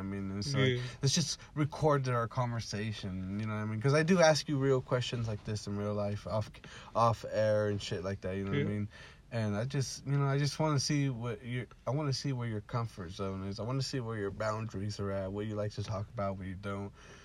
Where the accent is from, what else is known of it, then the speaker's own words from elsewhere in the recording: Fowler, United States; Let's talk about growing up in Fowler. The podcast name is Straight Out Fowler. We're both from Fowler. We're both Fowler boys. Let's talk about our little town.